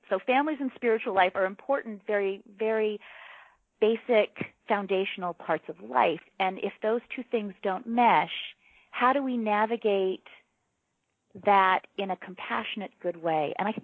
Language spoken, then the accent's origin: English; Ogden, Utah, United States; also born or lived in Scotland; I was born in Scotland, but I have no memory of it. So my father was in graduate school at the University of Edinburgh. And that's why I was born in Scotland. And my parents moved back to Ogden, Utah